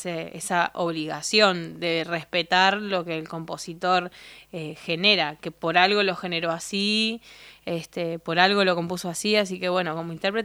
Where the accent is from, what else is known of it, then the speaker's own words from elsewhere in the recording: Escobar, Buenos Aires Province, Argentina; se vino hasta Escobar, de donde soy yo, compartió la tarde